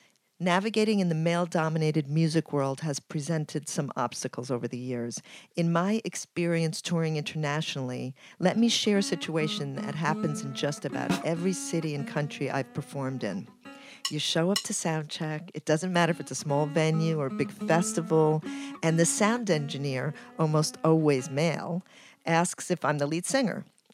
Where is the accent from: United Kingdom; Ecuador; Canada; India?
Ecuador; now in New York City, United States; I'm from Ecuador and I live in New York City.